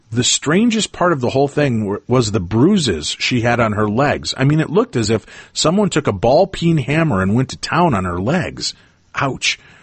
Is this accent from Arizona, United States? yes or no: yes; Holbrook, Arizona, United States; I spent a good amount of my childhood years growing up in Holbrook, Arizona.